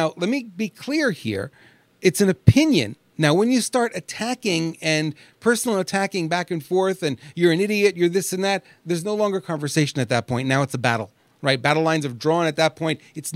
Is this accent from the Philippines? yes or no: no; Canada; also born or lived in New York, United States; I grew up in Canada, for some of you who know. I was born in New York, but I actually grew up in Canada.